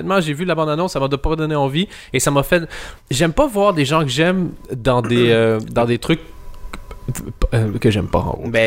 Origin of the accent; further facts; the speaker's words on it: Belgium; Et donc, comme nous sommes belges, passais devant le Stade de France.